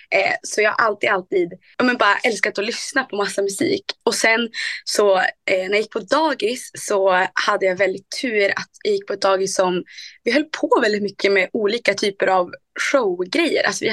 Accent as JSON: {"language": "Swedish", "town": "Skellefteå", "region": "Västerbotten County", "country": "Sweden", "said": "Man kanske inte hör det, för att folk brukar säga att jag inte har så grov dialekt, men jag kommer från Skellefteå. Långt upp i norr. Jag är 19 år gammal och"}